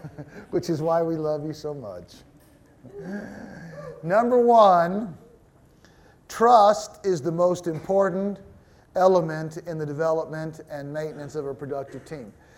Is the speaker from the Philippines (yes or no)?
yes; Philippines; So I just realized it's part of being Filipino. I'm trying to learn.